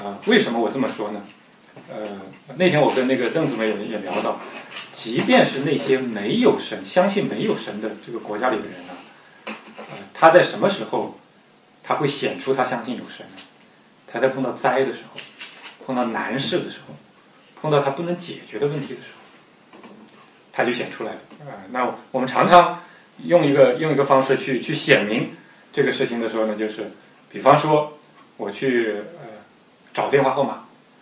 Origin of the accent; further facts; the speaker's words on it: Shanghai, China; 中国有的，我从上海来，有些13楼都是没有的